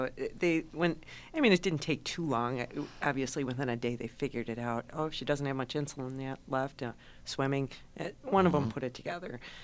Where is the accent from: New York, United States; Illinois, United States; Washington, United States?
Illinois, United States; Waukegan; you know, I'm from Waukegan, and everybody says mispronounced that, too.